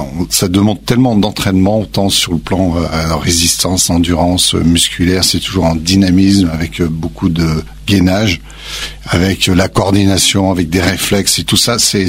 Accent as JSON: {"language": "French", "town": "Grenoble", "region": "Auvergne-Rhône-Alpes", "country": "France", "said": "Et moi, je venais d'une petite banlieue de Grenoble."}